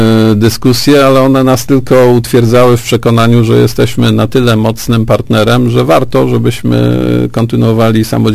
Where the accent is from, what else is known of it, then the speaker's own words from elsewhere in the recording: Greater Poland Voivodeship, Poland; Ja jestem wielkopolaninem.